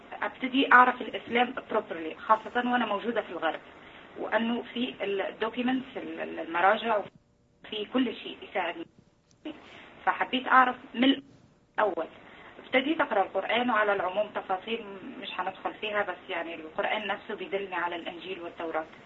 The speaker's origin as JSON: {"language": "Arabic", "country": "Tunisia", "tie": "born or raised there", "accent": "Tunisian", "said": "فعلا أنا متنصرة، أنا من تونس. مش نحاول نحكي تونسي وإن شاء الله تفهموني باللهجة بتاعتي. لو بش نحكي على اختباري، البداية نشأت أنا في عيلة إسلامية طبعا في تونس، أبوي حاج، أمي حاجة"}